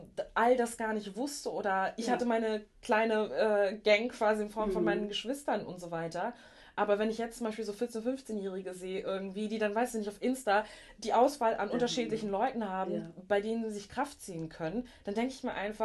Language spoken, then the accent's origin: German; Schleswig-Holstein, Germany; ja, sowas gibt es in Berlin, aber nicht bei uns in Schleswig-Holstein.